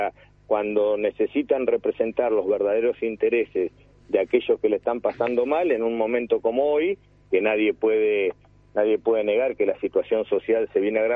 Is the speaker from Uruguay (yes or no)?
no; Argentina; como argentino de bien, es mi responsabilidad sentarme y asesorarlo